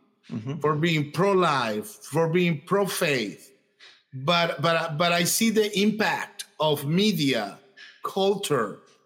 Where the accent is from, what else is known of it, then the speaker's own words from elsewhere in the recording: Colombia; I'm from Colombia. So my whole family is involved